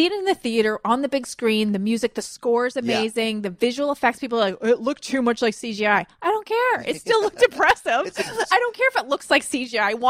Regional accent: Canada; Is it because we're Canadian? Because I'm the same way.

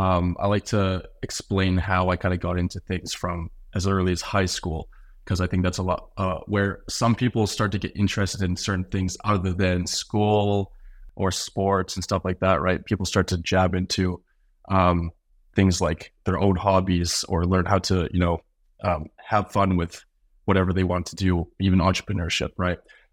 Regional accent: Canada; As a Canadian

